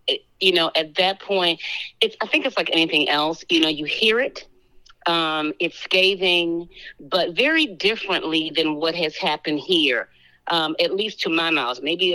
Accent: Baltimore, Maryland, United States; I'm growing up in Baltimore, and understanding for your listeners that Baltimore is one of four major hubs for Black Catholics in the country.

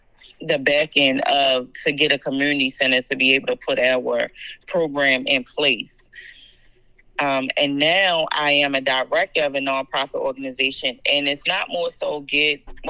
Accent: Baltimore, Maryland, United States; I go back to that recreation center because I know growing up in Baltimore City, recreation centers were the outlet for youth.

